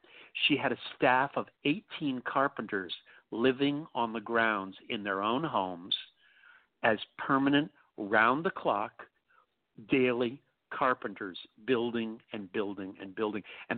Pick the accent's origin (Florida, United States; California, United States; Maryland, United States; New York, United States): New York, United States; New York City; It's as weird to me as being a New Yorker and never having gone to the Empire State Building, the World Trade Center, the Statue of Liberty, or the Metropolitan Museum.